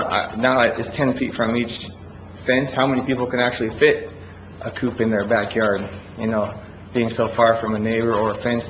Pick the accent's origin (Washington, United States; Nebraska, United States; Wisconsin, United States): Washington, United States; Spokane; now in Othello, United States; I grew up in Spokane City, and lived, neighbors had chickens and other animals and things, and it seemed pretty normal to me.